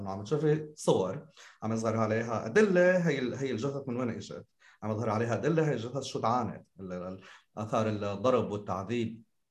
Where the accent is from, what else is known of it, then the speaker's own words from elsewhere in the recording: Syria; فممكن يكون لنا نحن كسوريين درس تاريخ